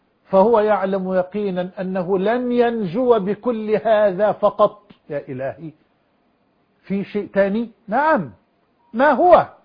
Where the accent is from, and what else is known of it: Egypt